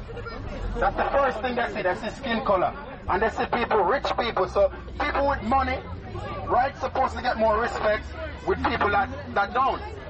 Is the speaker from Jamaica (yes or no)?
yes; Jamaica; accent: Jamaican; I know some of you probably don't understand my Jamaican accent, but I'm going to try and keep it as English as possible.